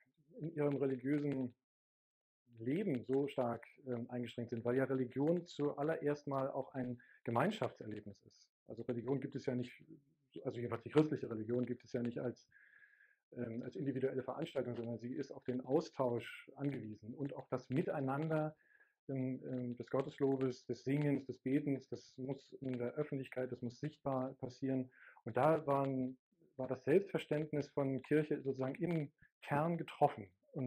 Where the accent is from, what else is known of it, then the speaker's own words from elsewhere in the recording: East Germany, Germany; Bin ja aus der DDR, muss man vielleicht nochmal dazu sagen.